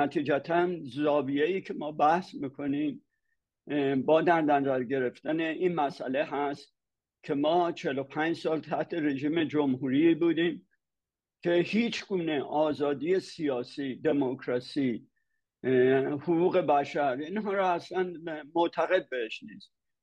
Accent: Iran; من به عنوان یک ایرانی این مسئله رو مورد تجزیه تحلیل قرار میدم

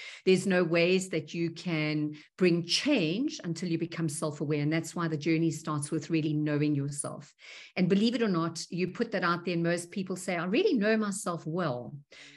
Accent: South Africa; First and foremost, I'm from South Africa. I live in the Klein Karoo

